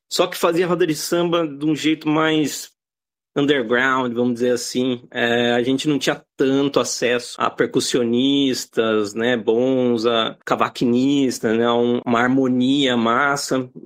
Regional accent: Itapetininga, São Paulo, Brazil; moved away as an adult; now in Australia; Olá, eu cheguei na Austrália em 2009. Eu sou de Itapetininga, no interior de São Paulo. Acabei de fazer 37 anos.

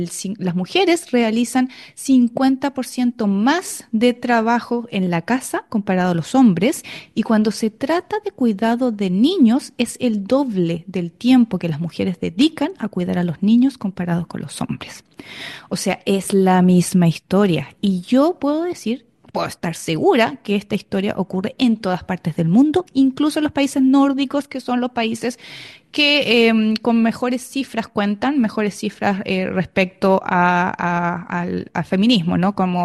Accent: Chile; now in Australia; yo soy de Chile y lo comparo con Chile, un país en vías de desarrollo

